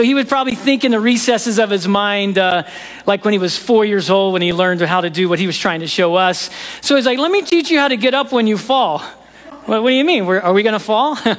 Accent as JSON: {"language": "English", "region": "Alaska", "country": "United States", "lives_now": "Fairbanks, United States", "said": "We're from Southeast Alaska. We're just wet all the time."}